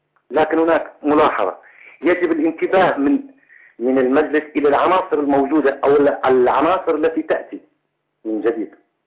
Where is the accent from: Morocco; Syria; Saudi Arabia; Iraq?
Syria; Daraa, Daraa Governorate; وأنا من أبناء درعا